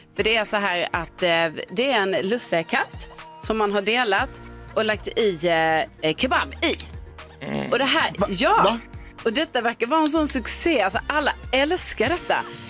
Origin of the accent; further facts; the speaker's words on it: Karlstad, Värmland, Sweden; born there; Jag är född i Karlstad.